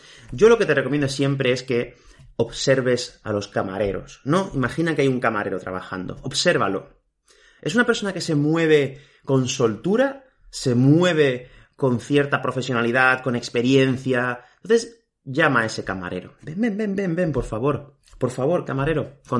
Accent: Málaga, Andalusia, Spain; te vienes aquí a Málaga, de donde yo soy, Málaga

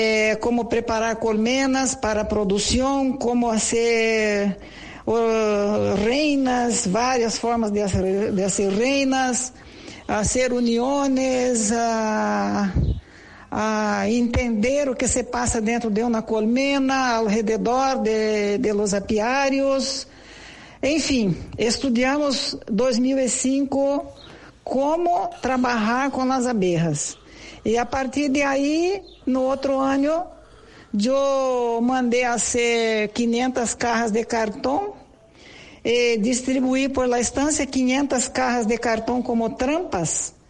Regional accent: São Paulo, Brazil; Yo soy de Brasil, nací en el estado de San Pablo, que es un departamento de Brasil, y hoy tengo 69 años

